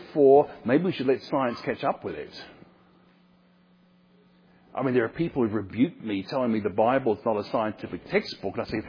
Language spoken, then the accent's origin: English; Australia; in my home country of Australia